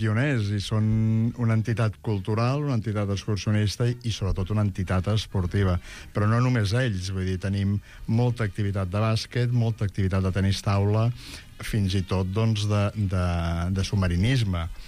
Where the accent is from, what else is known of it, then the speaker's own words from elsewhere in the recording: Catalonia, Spain; Tinc un passat folklòric i just aquest cap de setmana doncs, les hem celebrat en el meu poble a Sant Manat.